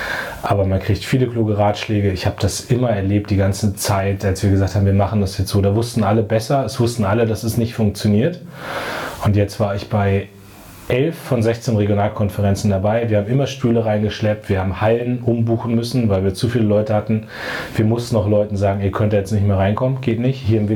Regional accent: Munster, Lower Saxony, Germany; Dann gab es bei uns in der Nähe von meinem Heimatort Munster in der Lüneburger Heide

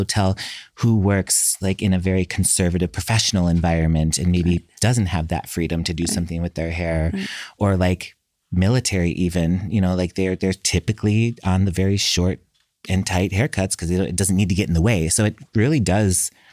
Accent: Midwest, United States; I come from the Midwest part of the United States.

